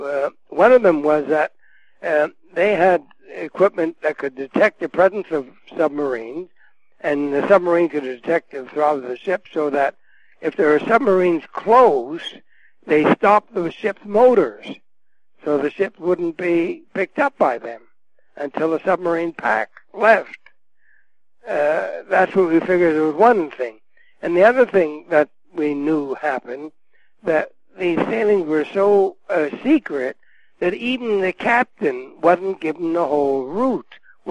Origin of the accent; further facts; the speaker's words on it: Canada; and he learns I'm Canadian, and his eyes light up